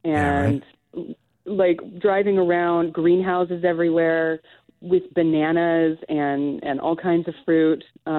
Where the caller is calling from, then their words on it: Boise, Idaho, United States; I'm calling from Boise, Idaho.